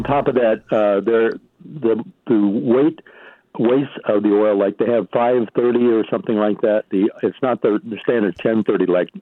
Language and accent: English; Midwest, United States; I was raised in the Midwest